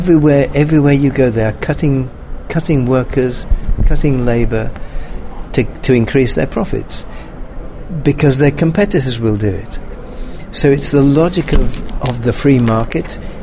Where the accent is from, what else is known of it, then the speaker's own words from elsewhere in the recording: Nuneaton, West Midlands, United Kingdom; we went to my hometown, which is a little town in the Midlands of England called Nuneaton.